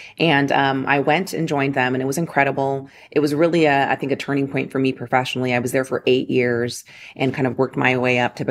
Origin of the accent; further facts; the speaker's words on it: Las Vegas, Nevada, United States; But, you know, I grew up in Las Vegas, went to, you know, elementary, middle, and high school here, went to undergrad just up north at the University of Nevada in Reno.